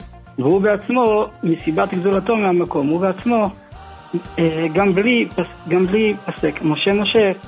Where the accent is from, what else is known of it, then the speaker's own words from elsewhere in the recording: Jerusalem District, Israel; אזור ירושלים.